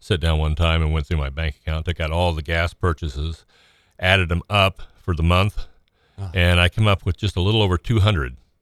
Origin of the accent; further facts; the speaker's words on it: Pinckneyville, Illinois, United States; I grew up in Pinckneyville, and I go over there now, and it's like, it doesn't look like the same town here.